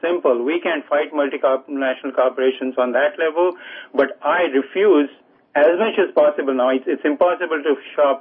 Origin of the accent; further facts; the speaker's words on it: India; now in United States; I'm from India originally.